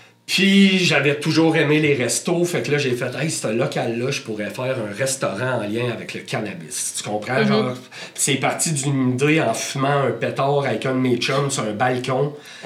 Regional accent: Quebec, Canada; j'ai décidé de déménager à Québec pour faire des études. Je viens de la Beauce.

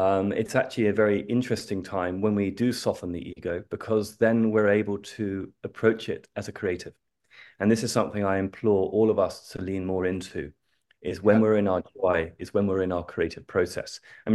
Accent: England, United Kingdom; Trust me, I'm English. I was as programmed as they come.

